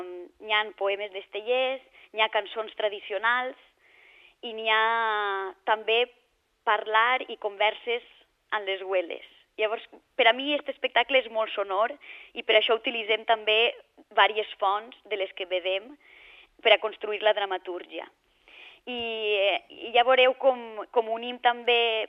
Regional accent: Pedreguer, Valencian Community, Spain; Jo soc de Pedreguer.

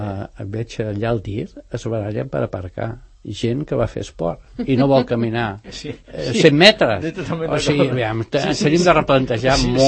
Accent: El Masnou, Catalonia, Spain; quan jo era petit i anava a Barcelona, jo sóc fill de Masnou, quan estudia a Barcelona als 13 anys

